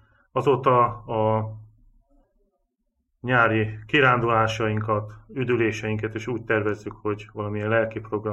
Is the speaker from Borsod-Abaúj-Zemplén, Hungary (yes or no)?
no; Tab, Somogy, Hungary; born there; now in Győr, Hungary; és Győrből érkeztem ide. Egy Somogy megyei kis faluban születtem, Tabon.